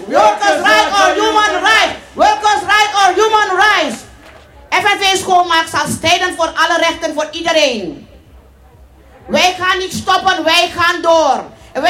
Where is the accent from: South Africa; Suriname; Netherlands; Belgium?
Suriname; Zelfs ik als Surinamers, geboren onder de Nederlandse vlag, word gezien als een crimineel.